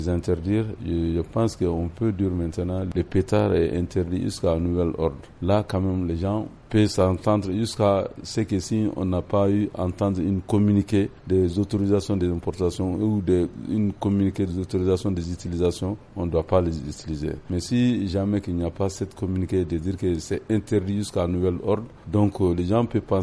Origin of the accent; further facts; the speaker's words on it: Mali; Nous sommes des Maliens, nous restons Maliens et en particulier nous sommes des opérateurs économiques, des commerçants.